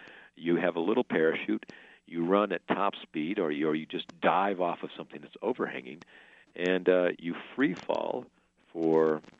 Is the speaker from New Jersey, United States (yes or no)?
no; Wyoming, United States; Where I grew up in Wyoming, where you kind of feel like, okay, I'm ready.